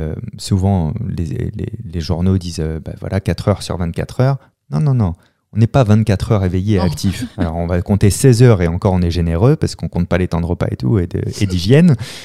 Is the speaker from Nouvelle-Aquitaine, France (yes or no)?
yes; La Rochelle, Nouvelle-Aquitaine, France; je viens de La Rochelle, c'est une ville très festive